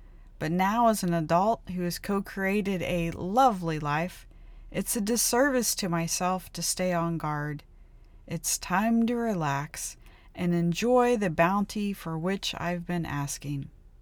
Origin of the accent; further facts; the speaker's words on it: Ohio, United States; now in Maui, United States; a cardinal, which is plentiful in my home state of Ohio and on Maui, where I'm currently located.